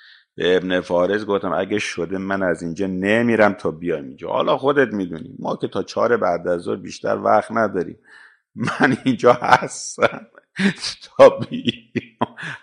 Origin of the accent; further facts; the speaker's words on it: Iran; ما که ایرانی هستیم میدونیم